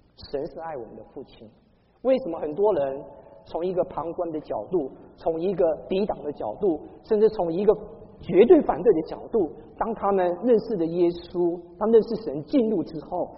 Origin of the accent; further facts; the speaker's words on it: Taiwan; now in United States; 我是从国内来的，我不是从国内来的哈，我是从台湾来的。我们从台湾来呢